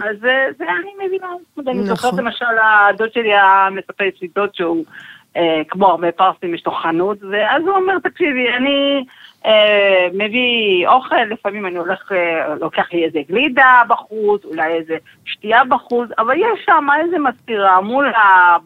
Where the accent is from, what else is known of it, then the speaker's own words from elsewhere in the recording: Tehran Province, Iran; now in Safed, Israel; גדלתי שם, גם בעלי הוא פרסי, אז אנחנו מדברים ביחד פרסית, אומנם מדברים עוד שפות, גם עברית, גם קצת אנגלית וגם קצת עוד שפות אחרות